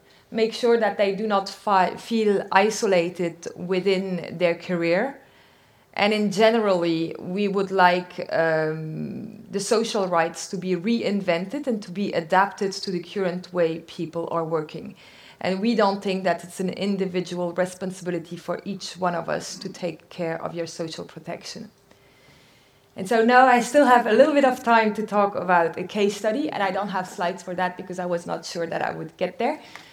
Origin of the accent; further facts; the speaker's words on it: Belgium; and we're from Belgium.